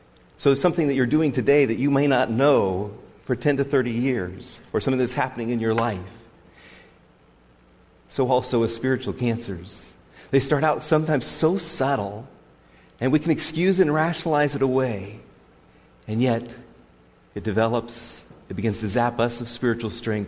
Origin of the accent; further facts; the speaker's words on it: Washington, United States; I grew up in Western Washington.